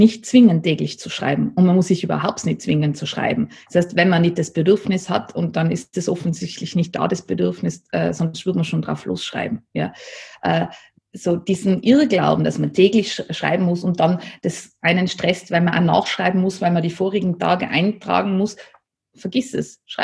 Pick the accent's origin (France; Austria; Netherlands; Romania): Austria; Nassereit, Tyrol; weil ich bin ja am Land aufgewachsen, in Nassereit.